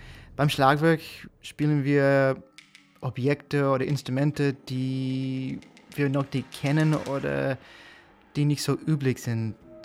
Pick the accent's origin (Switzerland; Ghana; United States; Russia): United States; Ich komme aus den USA